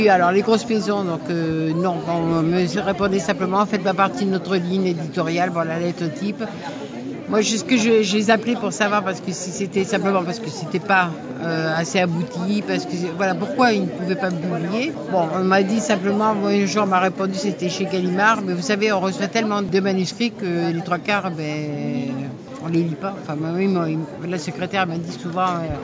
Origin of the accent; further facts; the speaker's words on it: Pau, Nouvelle-Aquitaine, France; donc je suis de Pau.